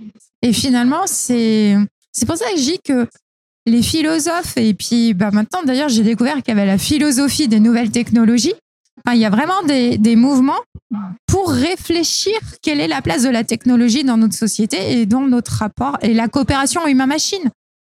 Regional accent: France; On a des films cultes comme ça chez nous en France.

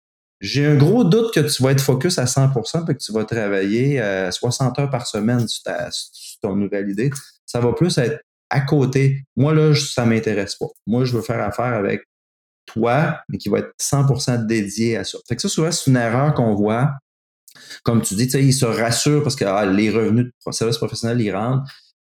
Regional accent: Quebec City, Quebec, Canada; Puis, même si j'étais de Québec, un tout petit marché

